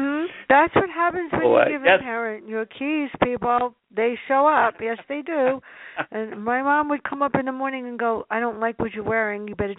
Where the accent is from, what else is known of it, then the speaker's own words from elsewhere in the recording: Bronx, New York, United States; well, I come from the Bronx, not anymore.